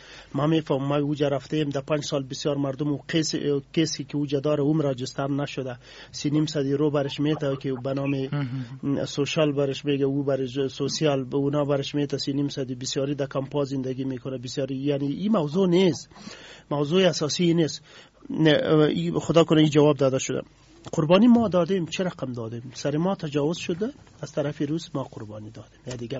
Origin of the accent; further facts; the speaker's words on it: Afghanistan; ما همه افغان هستیم، یک ملت هستیم، مسلمان هستیم و انسان هستیم.